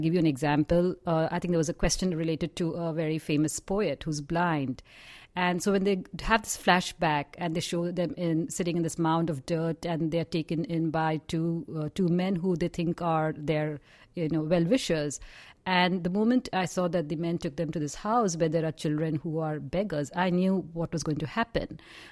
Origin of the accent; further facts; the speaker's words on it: India; that's probably not so good to me as an Indian, because there's a lot more to India than, you know, the picture has depicted.